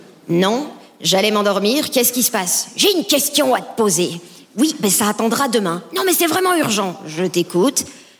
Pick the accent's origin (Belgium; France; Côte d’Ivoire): Belgium; C'est pas mon seul handicap puisque je suis belge.